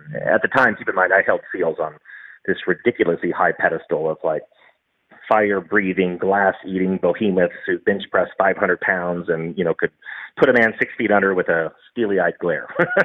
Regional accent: Dallas, Texas, United States; I grew up in Dallas, Texas, did my undergraduate education at Southern Methodist University, and graduated with degrees in finance and economics.

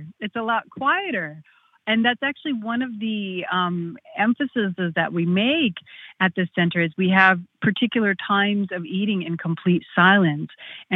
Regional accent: North India, India; English is a second language; So I am actually Indian born, but I'm from North India.

